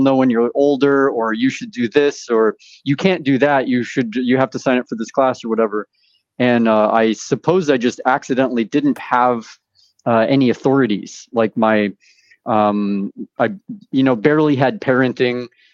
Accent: Alaska, United States; So growing up in Alaska in the forest and having this kind of inherent rebelliousness, I had to start hitchhiking across Canada as soon as I turned 18.

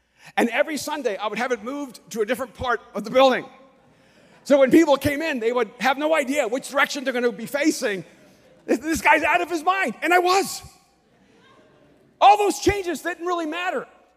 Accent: El Salvador; I'm from El Salvador. I was about to go on a TV show for Telemundo. But because I don't speak Spanish with an accent, they didn't think I could speak Spanish.

